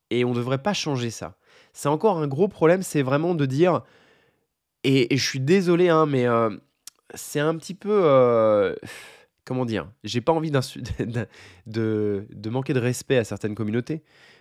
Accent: Orléans, Centre-Val de Loire, France; also born or lived in Paris; moi, je suis d'Orléans, d'accord? Je suis né à Paris, mais j'ai vécu à Orléans toute ma vie.

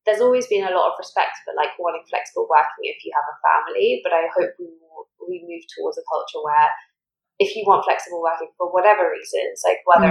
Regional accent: Harrow, London, United Kingdom; So I grew up in North West London in Harrow, elevations. And I'm a Gujarati, but my parents, and my mum's from Tanzania and my dad's from my mum's from Kenya

